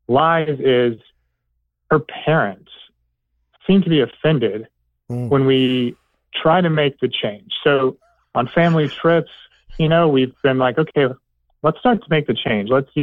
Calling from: Atlanta, Georgia, United States; I am calling from Atlanta, Georgia.

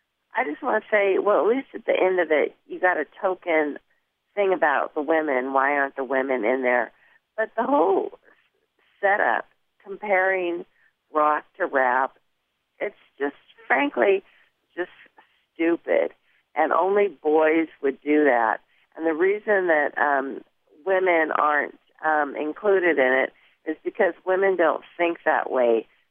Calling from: Portland, Oregon, United States; I'm calling from Portland, Oregon.

